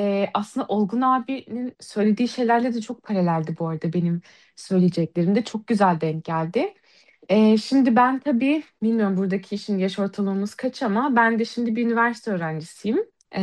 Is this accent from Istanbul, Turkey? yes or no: yes; Istanbul, Turkey; ben İstanbul'da yaşıyorum. Ben burada doğup büyüdüm